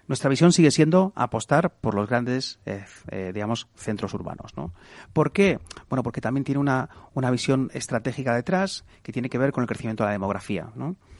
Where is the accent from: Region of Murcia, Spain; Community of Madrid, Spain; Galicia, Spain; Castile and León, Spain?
Region of Murcia, Spain; Murcia; Además, yo soy de Murcia, o sea que no puedo decir otra cosa.